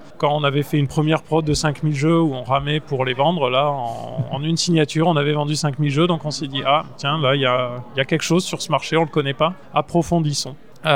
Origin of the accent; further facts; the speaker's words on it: Strasbourg, Grand Est, France; j'ai passé toute mon enfance en Allemagne, pendant mes vacances scolaires, je suis né à Strasbourg, donc je suis strasbourgeois, donc j'allais toutes les vacances scolaires en Allemagne.